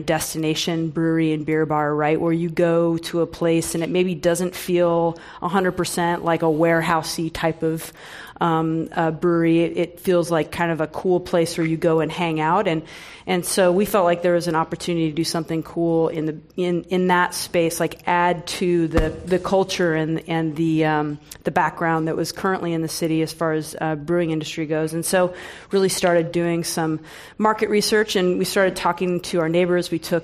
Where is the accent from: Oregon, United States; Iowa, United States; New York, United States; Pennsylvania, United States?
Oregon, United States; now in San Francisco, United States; I came here for school back in like 1996 and loved the city right out of the gates. I'm originally from Oregon